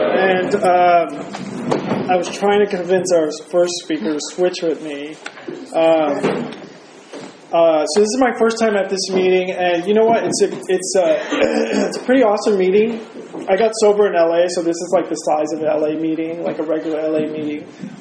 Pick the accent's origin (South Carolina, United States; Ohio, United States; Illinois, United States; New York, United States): New York, United States; Brooklyn; My parents live in Brooklyn. I grew up in Brooklyn, and they wouldn't send me back.